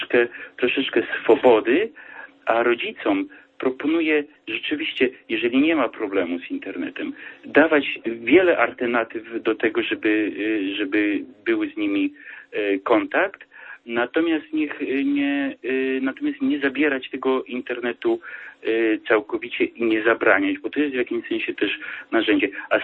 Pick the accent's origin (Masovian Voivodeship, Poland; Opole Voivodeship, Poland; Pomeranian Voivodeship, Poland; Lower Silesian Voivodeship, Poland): Opole Voivodeship, Poland; Opole; Bo jestem z Opola, przepraszam.